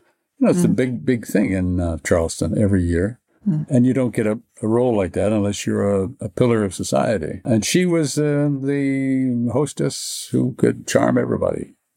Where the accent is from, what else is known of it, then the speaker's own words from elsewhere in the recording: Canada; And I don't live there. I'm not from there. I grew up in Canada, far away from that culture